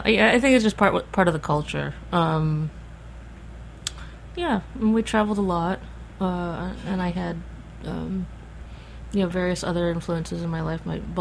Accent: Michigan, United States; growing up in Michigan, and being Asian, you know, it just, I don't know, it really set you apart

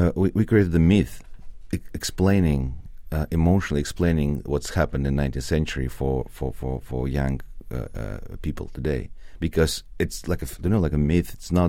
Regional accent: Russia; So I'm from Soviet Union, yeah, as you said. And I live here for 7 years and have friends and businesses.

